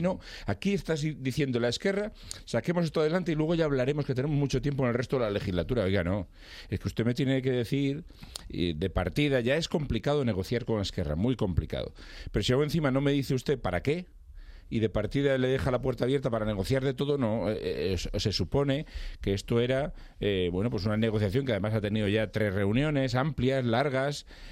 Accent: Spain; Yo, como muchos españoles, no nos fiamos de lo que se pueda pactar ahí

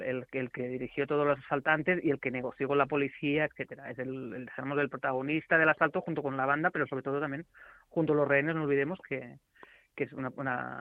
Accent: Barcelona, Catalonia, Spain; yo soy de Barcelona, pero yo soy de un barrio de montaña, que me gustan más que los barrios de playa, ¿eh?

